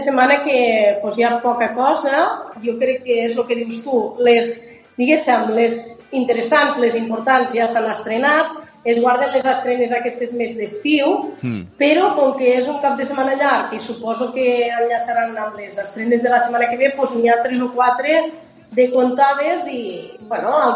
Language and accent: Catalan; Catalonia, Spain; la majoria de la gent, com jo, que som catalanoparlants del dia a dia, tenim un accent bastant característic